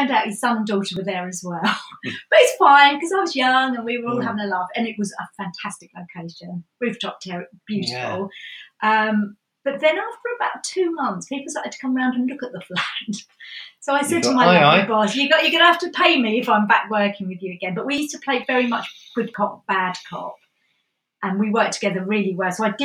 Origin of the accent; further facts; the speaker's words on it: Ingatestone, East of England, United Kingdom; growing up in Ingatestone, Chelmsford was my nearest town.